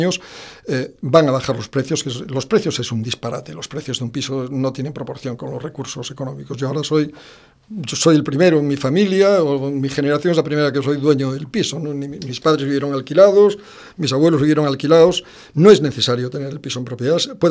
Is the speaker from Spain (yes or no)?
yes; A Coruña, Galicia, Spain; born there; Nací en Coruña, vivo en Coruña, pero considero que formo parte de todo eso.